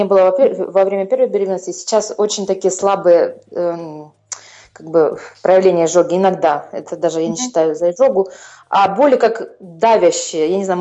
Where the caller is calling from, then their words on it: Germany; Я из Германии